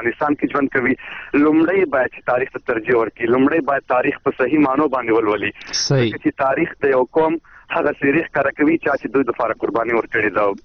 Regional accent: Khyber Pakhtunkhwa, Pakistan; زه په پاکستان بیا پښتونخوا کې پیدا شوی یم، لوی شوی یم او دلته ما درس پیل کړی دی.

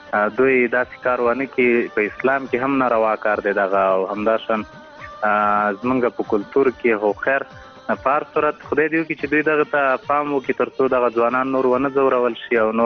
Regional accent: Paktia, Afghanistan; د همدې پکتیا مه خصوصا زمونږ په پکتیا ولایت کې دغه مشکلات زیات دي

